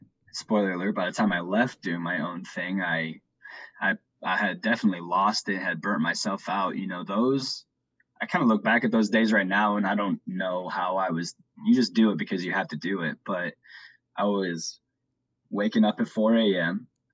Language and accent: English; Harlan, Iowa, United States; now in Lincoln, United States; I'm not from Lincoln. I'm from Harlan, Iowa.